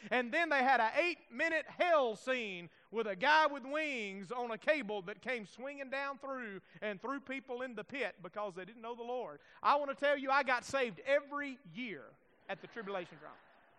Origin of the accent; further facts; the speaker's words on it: Mississippi, United States; I remember growing up in Mississippi, we had a church in Meridian